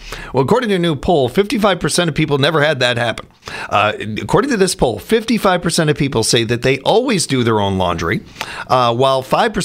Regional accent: Chicago, Illinois, United States; or mention that I'm from Chicago too

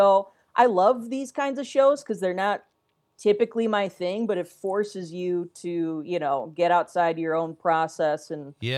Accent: West Allis, Wisconsin, United States; I'm from West Allis where it is, so I've gone, you know, a handful of times every year my entire life

